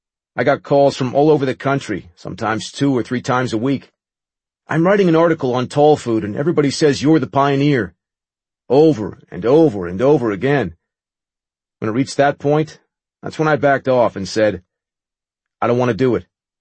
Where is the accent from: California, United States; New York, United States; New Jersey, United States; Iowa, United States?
New Jersey, United States; It was probably well known at the time, but I was a kid from Jersey, went to the CIA.